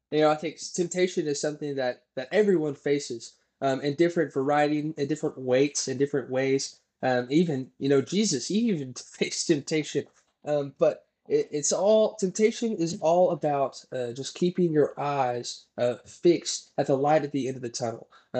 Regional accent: Stillwater, Oklahoma, United States; I was born and raised in Stillwater. Orange runs in my blood. I love OSU. Wanted to go here since I was a kid.

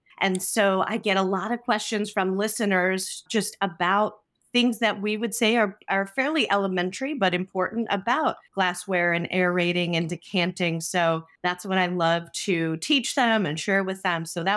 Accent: New Jersey, United States; also born or lived in Orlando, United States; So if you remember just a tiny bit about my background, I'm from New Jersey, but I was there through college. And then I was in Orlando in the hospitality world for Disney for many years.

